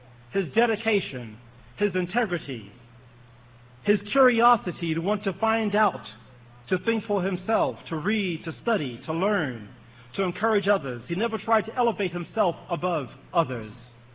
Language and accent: English; New York City, New York, United States; I was born in Harlem in 1934.